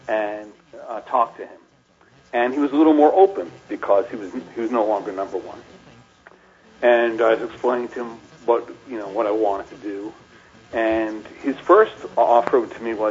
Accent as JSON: {"language": "English", "region": "Northeast", "country": "United States", "tie": "born or raised there", "said": "I grew up in the Northeast, so I grew up watching WWF"}